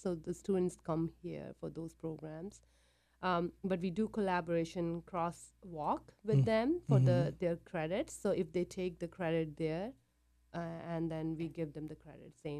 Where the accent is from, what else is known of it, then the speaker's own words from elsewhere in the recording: India; moved away; It's not always, you know, I came from India.